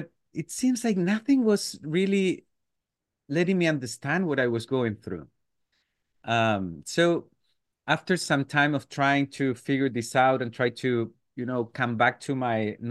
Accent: Chile; English is a second language; Well, I have to say that I'm from Chile, by the way. So my English is not, you know, the most perfect one

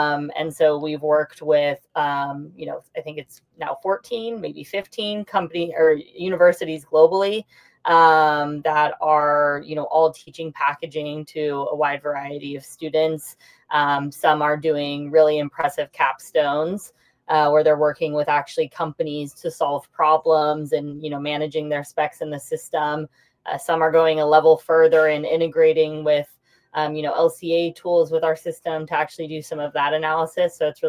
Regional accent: San Diego, California, United States; now in New York, United States; I'm originally from San Diego and now it was kind of in near headquarters, went to New York over the last few years, and then I will be jumping over to the pond

